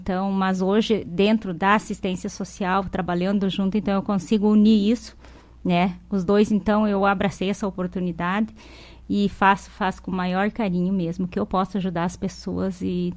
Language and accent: Portuguese; Ponta Serrada, Santa Catarina, Brazil; born there; now in Santa Teresa, Brazil; Eu sou nascida em Santa Catarina, Ponta Serrada, mas antes de morar em Santa Teresa, vir para Santa Teresa, eu morava em Serranópolis do Iguaçu.